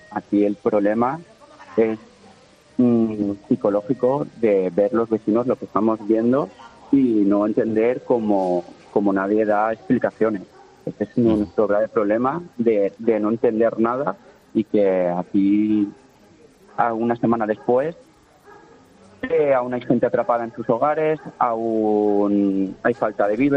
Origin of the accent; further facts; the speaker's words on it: Benetúser, Valencian Community, Spain; now in Alfafar, Spain; soy vecino de Alfafar, que criado en Benetúser, pero ahora resido en Alfafar.